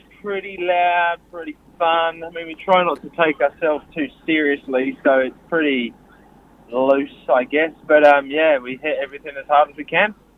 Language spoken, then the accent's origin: English; England, United Kingdom; I mean, I grew up in England.